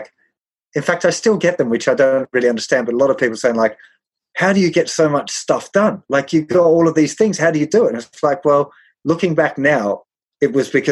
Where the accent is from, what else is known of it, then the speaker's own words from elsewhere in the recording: Tasmania, Australia; I grew up in Tasmania, really small town.